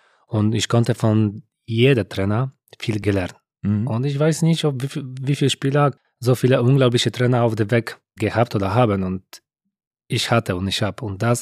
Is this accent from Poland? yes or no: yes; Poland; German is a second language; now in Germany; Und ich war aus Polen